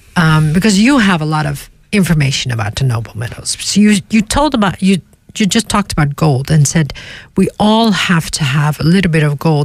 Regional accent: Netherlands; I'm born and raised in Holland

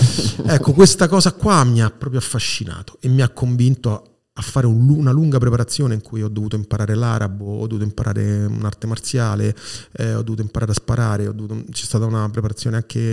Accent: Rome, Lazio, Italy; Questa, io lo dico da romano, certo, è una città che mi piace molto.

